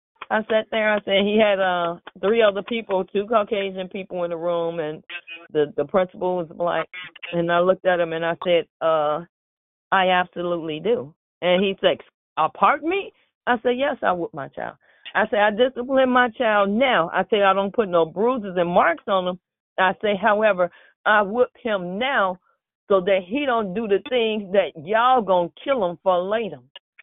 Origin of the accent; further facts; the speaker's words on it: Chicago, Illinois, United States; Look, I'm from Chicago too, but I didn't get paddled until I got to Kankakee area, Pembroke.